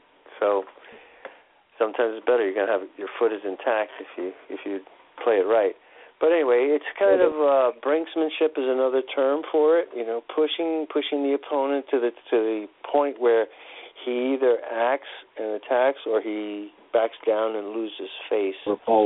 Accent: New York, United States; I grew up in Hell's Kitchen in New York, and there were gangs, and rival gangs, and a lot of machismo.

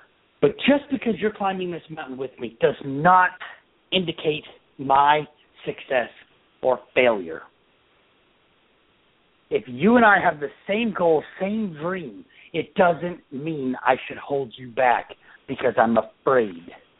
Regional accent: Oklahoma, United States; I'm from Oklahoma.

